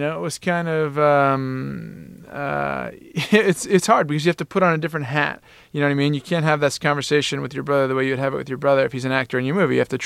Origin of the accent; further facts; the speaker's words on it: Cambridge, Massachusetts, United States; We grew up in Central Square in Cambridge, which was the sort of, at the time, it was the across-the-track side of Cambridge.